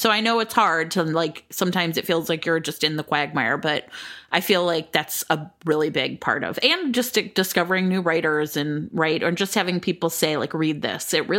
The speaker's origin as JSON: {"language": "English", "country": "United States", "said": "I'm definitely not in any way going to like say it right because I'm so American."}